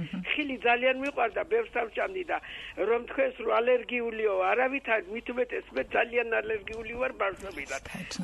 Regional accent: Kardanakhi, Kakheti, Georgia; moved away as an adult; now in Tbilisi, Georgia; 19 წლამდე ცხოვრობდი კარდანახში. მე უკვე წამოსული ვარ თბილისში.

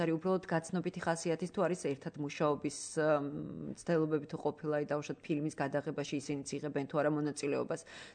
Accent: Imereti, Georgia; მეც იმერელი ვარ, ასე რომ ჩემთვის სასიამოვნო მოსასმენი.

